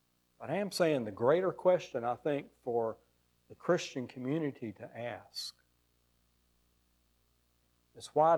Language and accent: English; Aiken, South Carolina, United States; I grew up here in Aiken.